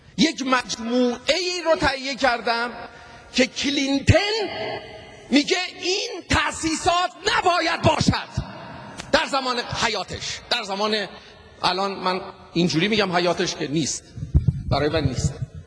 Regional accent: Iran; دوست دارم بگم از ایران میام اول.

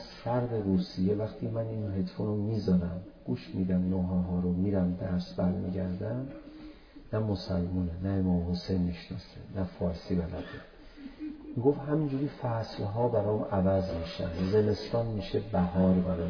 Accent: Iran; تشخیص داده بود ما ایرانی هستیم

